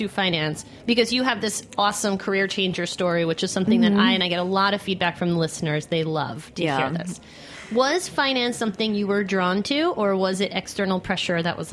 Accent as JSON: {"language": "English", "town": "The Hamptons", "region": "New York", "country": "United States", "tie": "born or raised there", "said": "I grew up in the Hamptons that era, and so I like recognized a lot of places and personality types."}